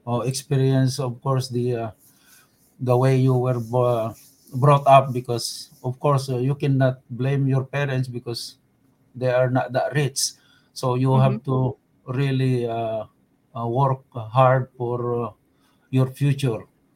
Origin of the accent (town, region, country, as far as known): San Manuel, Cagayan Valley, Philippines; born or raised there; also born or lived in Manila